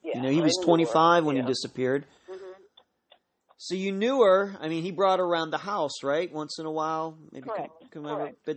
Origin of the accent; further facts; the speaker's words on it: Pittsburgh, Pennsylvania, United States; although I'm from the Pittsburgh area, she still lives there